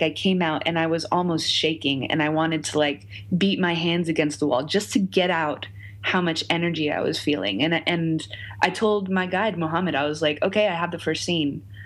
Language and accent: English; United States; And they said, where are you from? And I said, America.